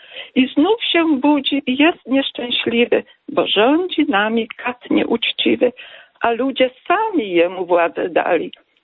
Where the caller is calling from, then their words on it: Krosno, Subcarpathian Voivodeship, Poland; ja z Krosna dzwonię